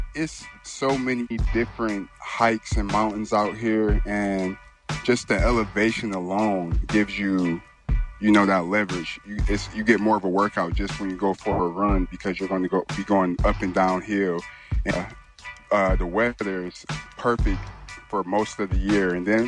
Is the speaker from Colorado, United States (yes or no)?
no; Detroit, Michigan, United States; I'm from Detroit, you know, the west side of Detroit. MSU grad, you know, the best school ever. But, yeah, I live in Arizona now